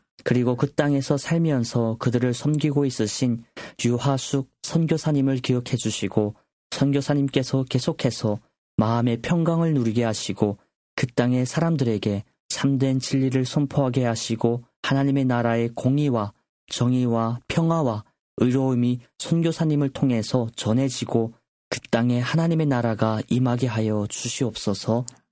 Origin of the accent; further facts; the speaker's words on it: North Korea; 사실 제가 나고 자란 고향 북조선도 군대가 제일 힘이 세지요.